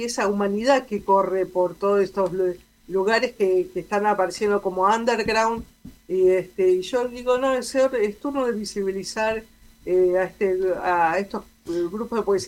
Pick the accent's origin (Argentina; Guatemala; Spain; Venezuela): Argentina; los argentinos no estamos valorando a nuestros propios poetas